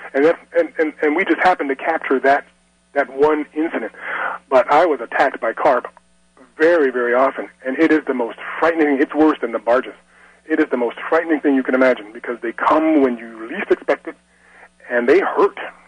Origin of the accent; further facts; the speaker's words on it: St. Louis, Missouri, United States; No, I'm a St. Louis kid, grew up in the city for a while, and then moved to the burbs, moved to Kirkwood when I was about 10 or 11 years old.